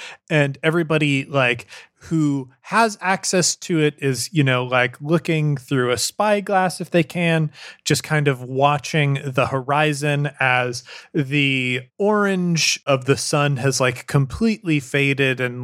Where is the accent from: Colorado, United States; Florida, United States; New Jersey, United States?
Colorado, United States; Hey, I'm from Colorado. I don't know if that is a big thing for lesbians elsewhere in the country, but I can tell you, Colorado lesbians love their carabiners.